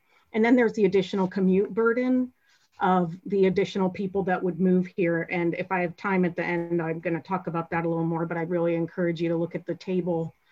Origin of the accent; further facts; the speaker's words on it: Black Diamond, Washington, United States; now in Bellevue, United States; I live in Bellevue. I grew up in Black Diamond.